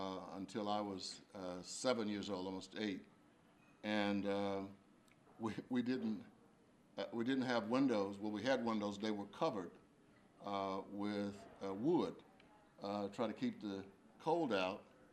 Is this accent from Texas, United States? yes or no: yes; Dallas, Texas, United States; born there; now in Missouri, United States; I'm not a native Missourian. I got there as soon as I could. I was born in Texas, just outside of downtown Dallas, probably 40-minute drive from the place where the tragedies took place a couple of weeks ago.